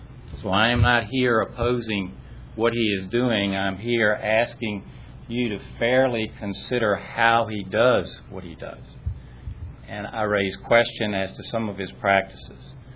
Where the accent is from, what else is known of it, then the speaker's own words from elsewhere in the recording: Newport News, Virginia, United States; also born or lived in Richmond, Virginia; Born and raised in Virginia. Born in Richmond. Grew up in Newport News.